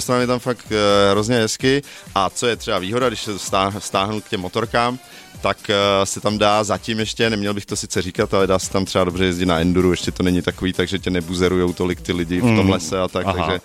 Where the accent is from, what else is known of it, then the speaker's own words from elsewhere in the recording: Žďár nad Sázavou, Vysočina Region, Czechia; pocházím z Vysočiny, ze Žďáru nad Sázavou konkrétně. Je to vlastně Vysočina, je vyhlášená tím, že tam vlastně nic není, nic se tam moc nedaří.